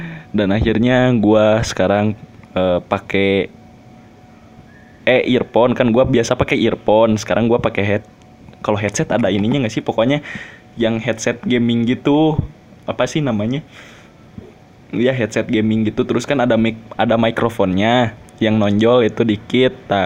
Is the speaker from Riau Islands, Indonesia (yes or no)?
no; Garut, West Java, Indonesia; also born or lived in Sumedang / Bandung; gue lahirnya di Sumedang, jadi gue di Sumedang cuma lahir doang gitu, ikut lahir doang, udah tinggal mah di Bandung, tapi gedenya di Garut. Gede di Garut itu gara-gara gue emang pesantren di Garut itu 6 tahun kan